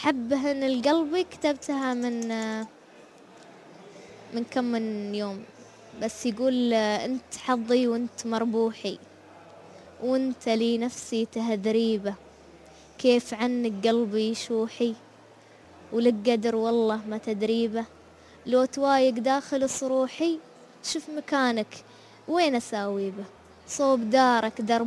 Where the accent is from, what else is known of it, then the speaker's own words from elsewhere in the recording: United Arab Emirates; الحين منو اللي يقوم بالمجتمع عندنا في الإمارات؟ الشباب